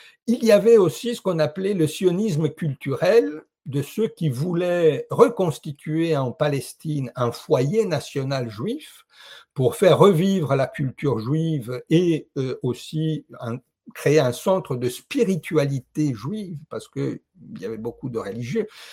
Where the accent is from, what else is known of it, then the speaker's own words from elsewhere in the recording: Italy; French is a second language; je le dis en tant qu'Italien, je suis très frappé.